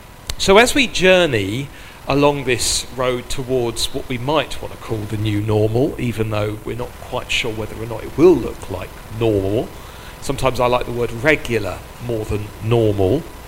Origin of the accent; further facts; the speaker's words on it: Sutton, London, United Kingdom; So I'm very much a local person. I grew up in Sutton, so it's an area that I know well